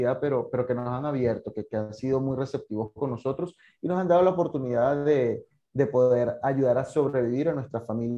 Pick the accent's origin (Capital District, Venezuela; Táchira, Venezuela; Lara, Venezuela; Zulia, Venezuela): Lara, Venezuela; Barquisimeto; also born or lived in Turén; yo soy de Barquisimeto, allí desarrollé gran parte de mi vida, pues mi infancia y de donde yo soy realmente es de Turén, del estado Portuguesa.